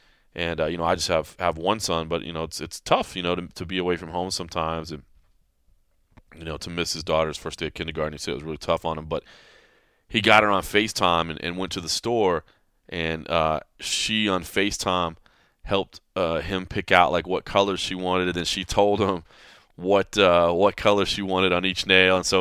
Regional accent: Nebraska, United States; I really wanted to fight in my home state, Nebraska.

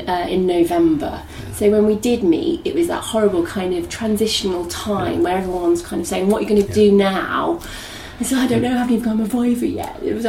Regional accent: West Midlands, United Kingdom; born there; also born or lived in Warwickshire; Well, I was born in Staffordshire, but we didn't live there for very long after that. We moved around quite a lot.

